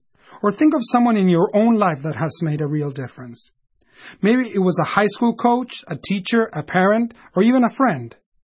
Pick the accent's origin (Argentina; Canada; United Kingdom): Argentina; now in United States; I'm originally from Argentina, but my grandparents are originally from Italy, and I now live in the U.S.